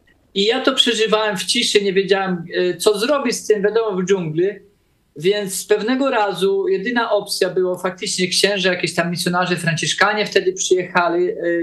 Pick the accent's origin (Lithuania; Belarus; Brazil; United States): Brazil; Ja się urodziłem w Brazylii w takiej bardzo potężnej wiosce, czyli w lesie po prostu. Tam do sąsiada to człowiek miał kilometr i tak dalej. Sąsiad bardzo daleko od drugiego i w lesieśmy żyli. Dosłownie w takiej dżungli.